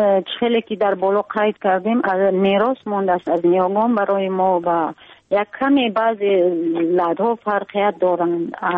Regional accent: Tajikistan; ما تاجیکستانی هستیم، در تاجیکستان زندگی میکنیم

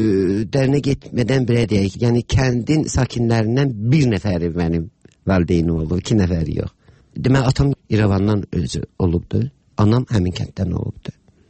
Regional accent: Baku, Azerbaijan; Və mən çox uşaq yaşlarından Bakıda böyümüşəm.

